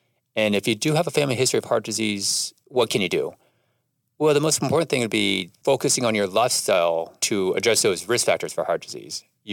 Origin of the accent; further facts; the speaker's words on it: Columbus, Ohio, United States; So I grew up in Columbus, Ohio, and my dad was a cardiologist.